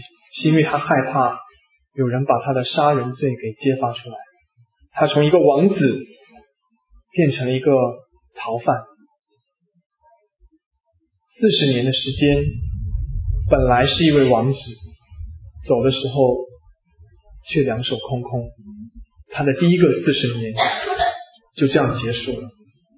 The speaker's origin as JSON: {"language": "Chinese", "country": "China", "moved": "yes", "said": "我们身为一个中国人，千里迢迢的来到这边求学，最后在这边信主"}